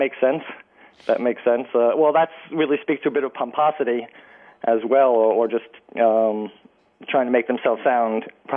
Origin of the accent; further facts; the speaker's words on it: Brooklyn, New York, United States; And, you know, I'm from Brooklyn. As I say, we spit everything in Brooklyn.